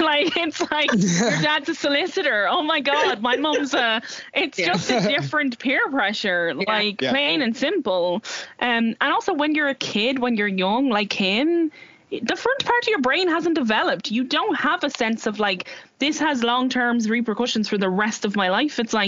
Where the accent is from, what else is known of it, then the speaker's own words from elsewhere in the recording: Dublin, Leinster, Ireland; I've grown up in social housing, I'm from Ballyferma, like I have relatives who have been involved in criminality and gangland activity